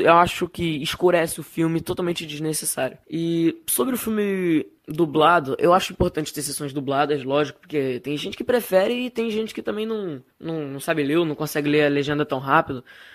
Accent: Niterói, Rio de Janeiro, Brazil; sou de Niterói, Rio de Janeiro. Tenho 15 anos

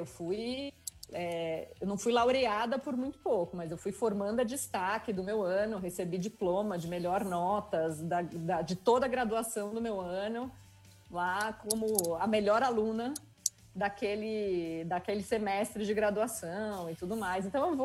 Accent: Porto Alegre, Rio Grande do Sul, Brazil; moved away as an adult; also born or lived in Belém; now in São Paulo, Brazil; Eu nasci em Belém do Pará junto com meu irmão. E aí, a gente foi parar em Porto Alegre. Eu tinha por volta de uns 11 anos. Então, na verdade, eu passei toda a minha pré-adolescência, adolescência em Porto Alegre. Estudei lá, me formei lá, conheci o meu marido lá.

